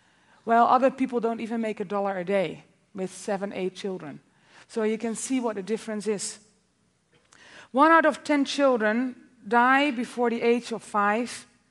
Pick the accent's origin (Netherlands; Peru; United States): Netherlands; It's 4 times bigger than Holland. I'm from Holland. I always like to measure it with Holland.